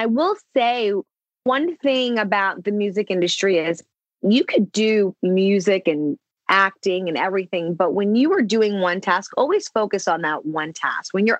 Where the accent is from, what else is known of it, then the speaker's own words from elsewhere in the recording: East Coast, United States; what did I go through being a diverse child growing up on the East Coast